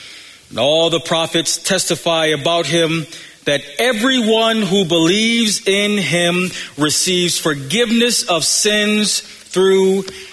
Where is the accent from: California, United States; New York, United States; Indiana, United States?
New York, United States; Buffalo; I'm tired of the cold, and I know some of y'all know that I grew up in Buffalo, and I'm tired of y'all saying, well, you ought to be used to the cold.